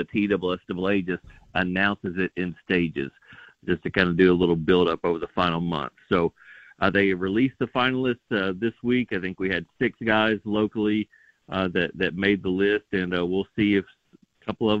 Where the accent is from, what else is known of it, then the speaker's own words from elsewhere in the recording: Tennessee, United States; Of course, in 1991, I was 12 years old growing up in West Tennessee, so that game was kind of lost on me